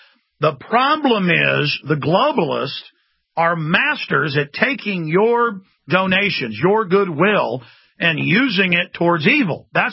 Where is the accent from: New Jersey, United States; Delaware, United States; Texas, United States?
Texas, United States; Dallas; when I was growing up in Dallas, every Christmas, every holiday, we would go spend 3 or 4 hours several times down there